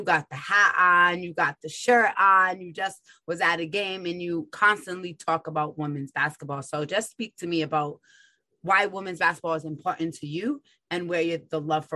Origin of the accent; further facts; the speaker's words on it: Rhode Island, United States; I grew up in Little Old Rhodey, and I know my basketball love is crazy.